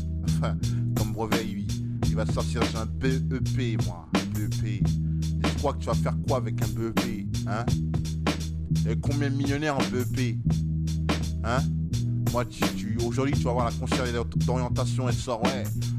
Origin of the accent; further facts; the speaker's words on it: Paris, Île-de-France, France; Moi, je viens de Paris. Hein? Je viens de Paris.